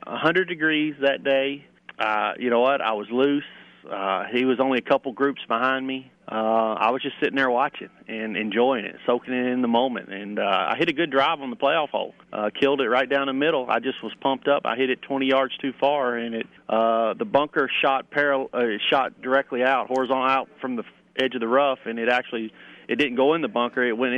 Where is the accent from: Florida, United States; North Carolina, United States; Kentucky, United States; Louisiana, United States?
Kentucky, United States; get back to my home state, get back in front of the people, my friends, my family.